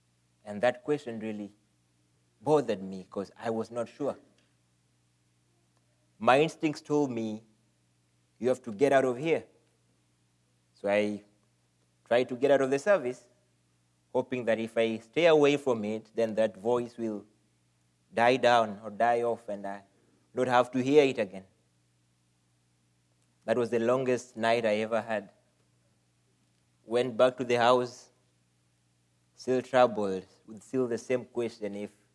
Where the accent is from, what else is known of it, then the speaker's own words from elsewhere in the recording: Kenya; I come from Kenya. That's East Africa, 8,000 miles from here. I am a member of New Hope Missionary Baptist Church in Kenya. I grew up in a Christian environment